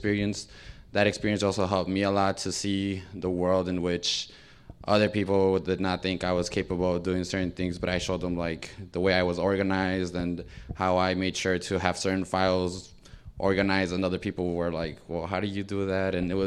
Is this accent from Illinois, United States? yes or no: yes; Chicago, Illinois, United States; I decided to go to U of I because I'm from Chicago, could have gone to UIC